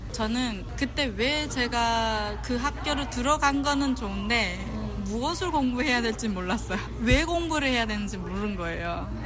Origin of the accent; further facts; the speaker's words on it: North Korea; now in United States; 탈북자라서 뭐 전쟁을 겪어본 적은 없거든요.